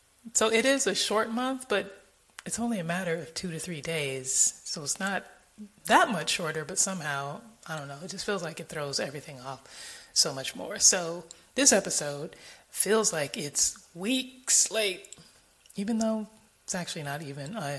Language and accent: English; California, United States; I am from California, and yeah, pretty much all of my family is still there.